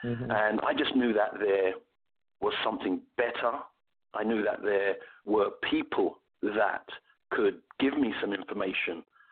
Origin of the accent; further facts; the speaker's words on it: Kilburn, London, United Kingdom; Well, originally I'm from London. I'm from a place, I'm not sure if your audience will know this place, but it's called Kilburn in London. It's near, I would say, West Hampstead. It's near places like Wembley.